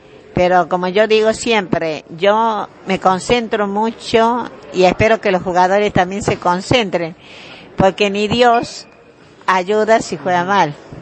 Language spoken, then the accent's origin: Spanish; Córdoba, Argentina; soy de Córdoba, capital, y vine a ver el Mundial porque me encanta el deporte